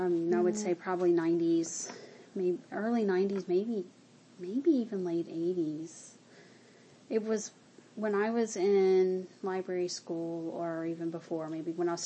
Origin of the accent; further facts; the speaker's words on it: Mississippi, United States; And I grew up in Mississippi, literally right off the Natchez Trace.